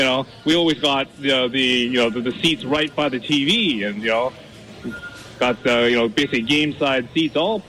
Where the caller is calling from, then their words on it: Vancouver, British Columbia, Canada; I'm just phoned from Vancouver, Canada here.